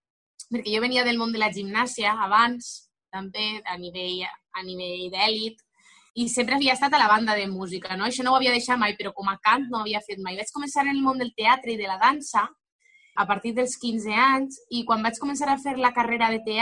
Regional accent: Rafelcofer, Valencian Community, Spain; Jo vaig començar a estudiar solfeig a 5 anys a la banda del meu poble, de Rafelcofer

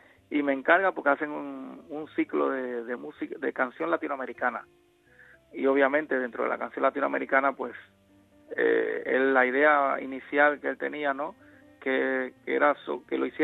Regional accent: Manzanillo, Granma, Cuba; yo soy de ahí de Cuba, pero de Manzanillo, que es una zona de trovadores

